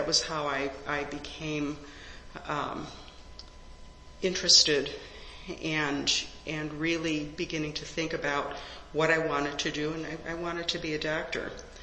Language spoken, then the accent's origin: English; Chicago, Illinois, United States; As was mentioned, I was born and raised in Chicago. Raised, educated, worked. Firmly rooted.